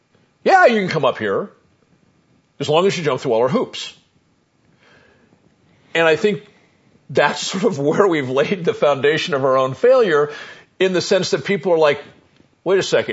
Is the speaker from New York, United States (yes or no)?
no; California, United States; I come from California, so I know that some of the biggest land holdings in California are owned by people of Mexican descent